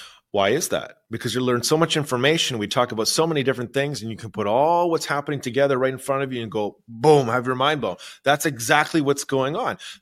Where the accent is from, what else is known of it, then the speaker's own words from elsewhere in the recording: Canada; Well, I'm Canadian. I love Canada.